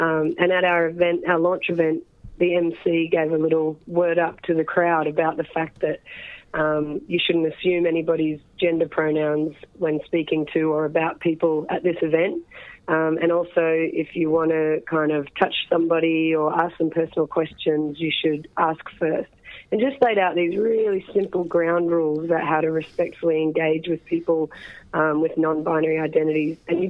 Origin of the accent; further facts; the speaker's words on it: Sydney, New South Wales, Australia; I'm from Sydney, not Melbourne